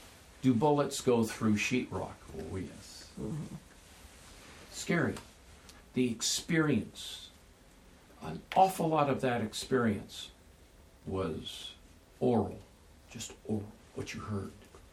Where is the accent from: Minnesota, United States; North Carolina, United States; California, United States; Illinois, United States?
California, United States; Compton; I'm from Los Angeles, but I'm not from Beverly Hills. I was raised in Compton, California.